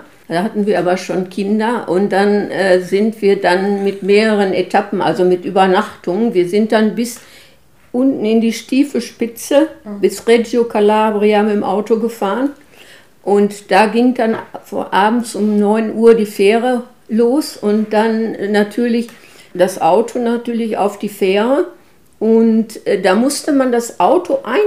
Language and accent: German; Hamm, North Rhine-Westphalia, Germany; Und dann ist meine Mutter mit uns wieder nach Hamm zurückgezogen. Und dann bin ich 4 Jahre in Hamm zur Schule gegangen.